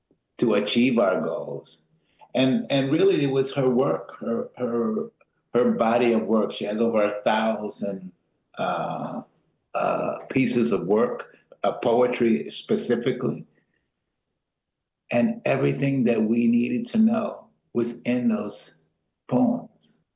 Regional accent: Los Angeles, California, United States; Memories of growing up in Los Angeles, hearing her on the radio

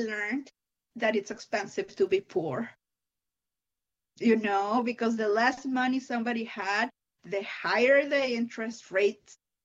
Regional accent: Mexico; I am originally from Mexico. I grew up going to like Catholic private school

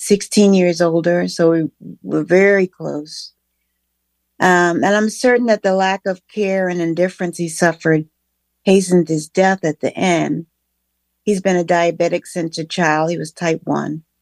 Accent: Washington, District of Columbia, United States; now in Bethesda, United States; I was born and raised in D.C., right in the neighborhood. I was born in Petworth, near Mount Pleasant, that area, and I lived there for most of my life. I'm in Bethesda right now, but I'm from D.C.

